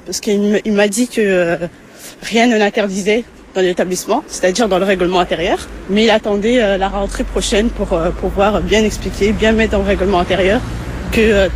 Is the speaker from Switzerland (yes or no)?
no; Mali; Moi, je suis malienne.